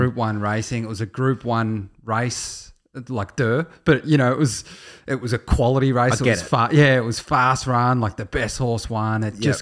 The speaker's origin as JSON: {"language": "English", "country": "Australia", "said": "Australian. We're Jets. We're going to the Australian Jets."}